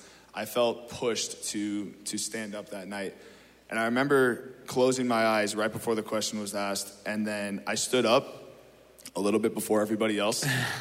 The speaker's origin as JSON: {"language": "English", "region": "California", "country": "United States", "tie": "born or raised there", "said": "But I've been born and raised in the Bay, have a ton of connections here, and grown up here all my life."}